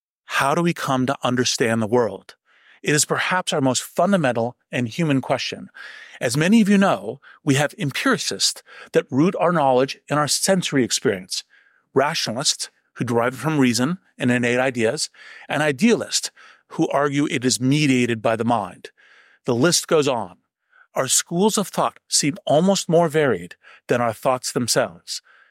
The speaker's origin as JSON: {"language": "English", "town": "Stanford", "region": "California", "country": "United States", "tie": "born there", "said": "I was born in the Stanford hospital."}